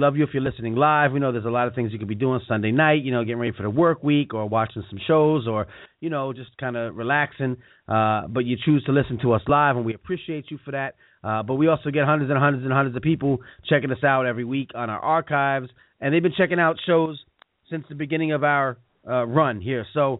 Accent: Long Island, New York, United States; Now, I like Long Island. I'm from Long Island.

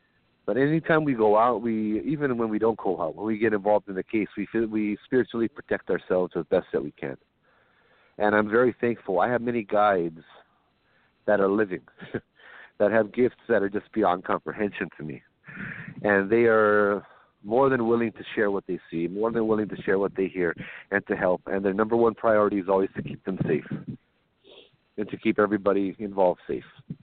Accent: Hawaii, United States; Though, once again, I want to make sure I'm Hawaiian, and I am fiercely proud of my culture

